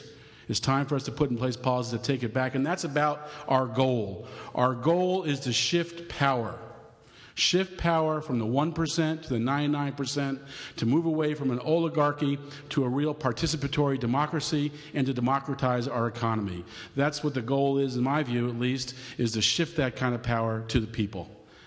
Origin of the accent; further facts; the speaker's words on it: Baltimore, Maryland, United States; I'm actually from Baltimore, but I haven't been involved in Occupy Baltimore